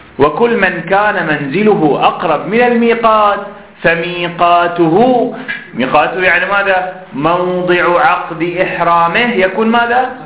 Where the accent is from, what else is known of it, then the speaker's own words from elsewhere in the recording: Bahrain; يعني نحن الآن من البحرين